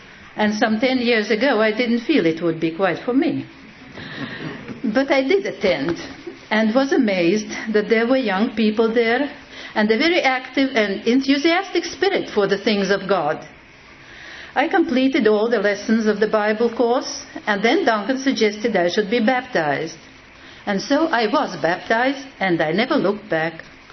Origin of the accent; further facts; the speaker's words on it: Latvia; also born or lived in Russia; I am a Latvian, but I was born in Russia.